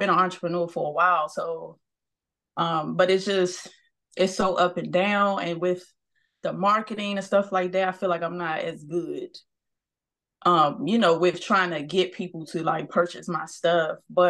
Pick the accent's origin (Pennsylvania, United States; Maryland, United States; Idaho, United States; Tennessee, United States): Maryland, United States; Prince George's County; now in Baltimore, United States; And when I left, that was here in Baltimore. I'm not originally from Baltimore. I'm from Prince George's County.